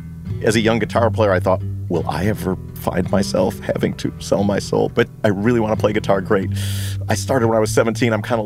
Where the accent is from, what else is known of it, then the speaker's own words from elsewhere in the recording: Libertyville, Illinois, United States; I've been put in handcuffs coming back from the bar, walking to my mom's house of my hometown of Libertyville, for walking while black.